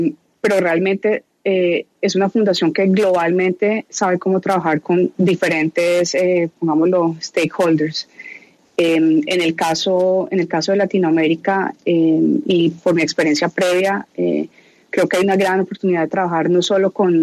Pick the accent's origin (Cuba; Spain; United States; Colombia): Colombia; y de que sea Colombia, siendo colombiana